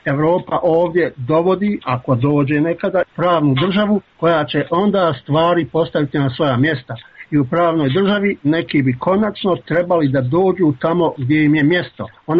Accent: Bosnia & Herzegovina; znam da vam govorim kao Bosanac, da vam govorim kao onaj koga su bez njegove vlastite volje na ovom popisu pisali kao ostali.

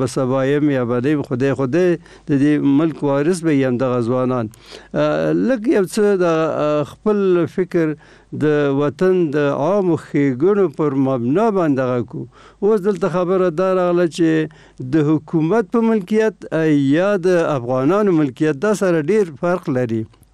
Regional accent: Afghanistan; افغانان وژل کیږي افغانانو کور ورانیږي نو خو زه هم افغان ی

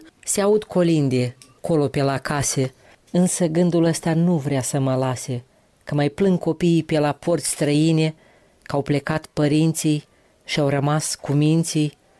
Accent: Moldova; suntem aceiași cetățeni din Republica Moldova, facem parte din același stat

